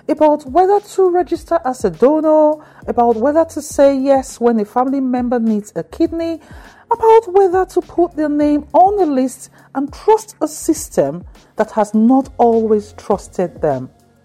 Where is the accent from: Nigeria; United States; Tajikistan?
Nigeria; now in United Kingdom; I came to this country from Nigeria, and when I got sick, when the kidneys began to fail and the waiting began, I was navigating two completely different sets of expectations. From my Nigerian family and community